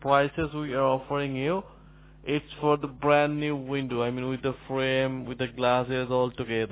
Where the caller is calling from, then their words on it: North York, Ontario, Canada; So we are in North York.